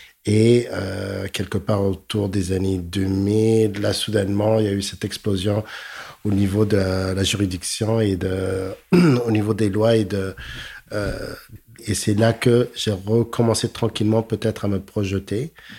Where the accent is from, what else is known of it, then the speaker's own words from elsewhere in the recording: Montreal, Quebec, Canada; Je suis d'une époque, j'ai grandi à Montréal, autour des années, j'avais 20 ans, autour des années 90